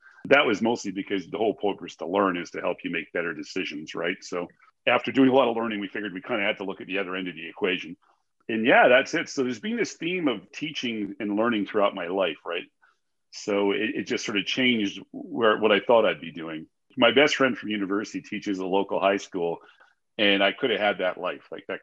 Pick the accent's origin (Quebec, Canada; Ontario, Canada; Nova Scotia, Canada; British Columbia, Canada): British Columbia, Canada; Salmon Arm; also born or lived in Vancouver; now in Victoria, Canada; So I was born in Vancouver. I grew up in Salmon Arm, which is roughly true, but I live in Victoria because I came here to join the military out of high school.